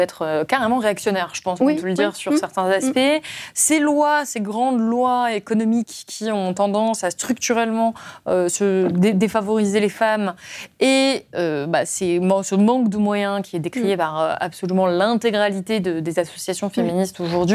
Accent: France; moi en tant que Française

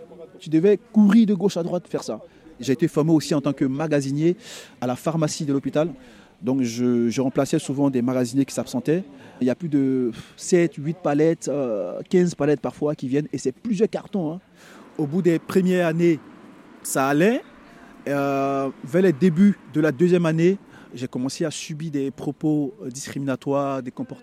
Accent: Côte d’Ivoire; Je suis originaire de la Côte d'Ivoire.

